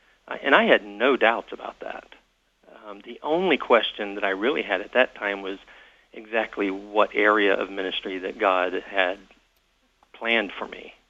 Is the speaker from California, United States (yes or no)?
no; Alabama, United States; Well, you know, I grew up in North Alabama.